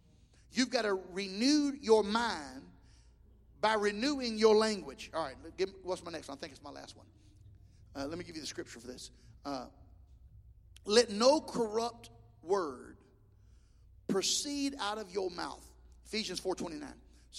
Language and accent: English; Alabama, United States; accent: Alabama; But when I get around my brothers, my Alabama accent comes back strong.